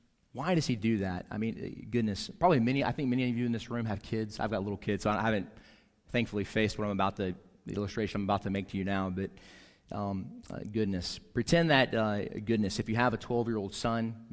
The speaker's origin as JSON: {"language": "English", "country": "United States", "said": "because I'm an American, I love this land"}